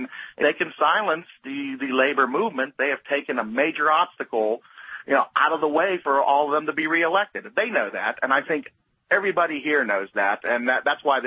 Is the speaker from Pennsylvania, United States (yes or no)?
yes; Pennsylvania, United States; You know, and we're from Pennsylvania.